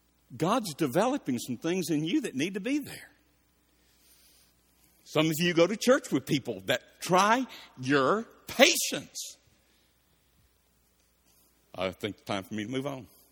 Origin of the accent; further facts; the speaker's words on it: Marietta, United States; We grew up in Marietta.